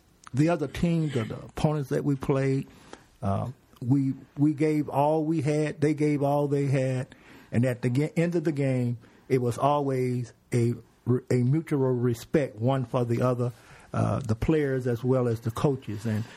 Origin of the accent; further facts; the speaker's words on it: United States; moved away; I came from the United States, and so we went to grade 12, where here is grade 11, and then you come over to the university.